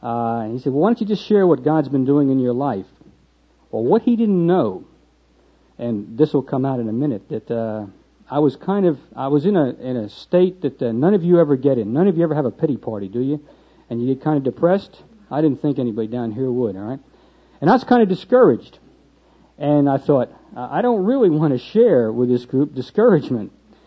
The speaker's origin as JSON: {"language": "English", "region": "New Jersey", "country": "United States", "tie": "born or raised there", "said": "dialect will very quickly pick up that I am not a native Oklahoman. All right, I am from New Jersey. And yous guys are a strange bunch to me. I was raised on Thoyd and Thoyd Avenue"}